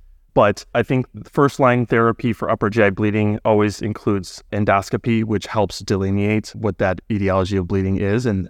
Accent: Chicago, Illinois, United States; I'm essentially born and raised in Chicago, so it's a natural fit for me to be here.

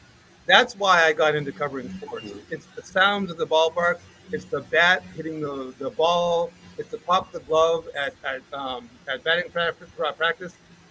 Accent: Boston, Massachusetts, United States; now in Charlotte, United States; So I'm from the Boston area. I came here to Charlotte in 2017. I came here in 2016.

